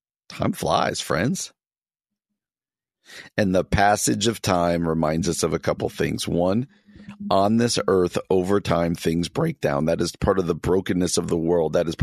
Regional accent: New Jersey, United States; The Newark Star Ledger. That's where I grew up in New Jersey, and it was the Star Ledger.

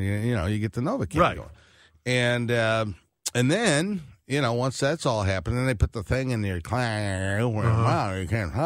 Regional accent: England, United Kingdom; I'm English.

